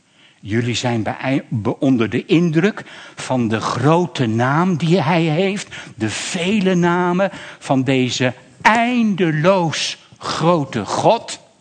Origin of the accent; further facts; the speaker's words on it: Netherlands; Ja, ik ben een Nederlander. Ja, ik ben een vliegende Hollander.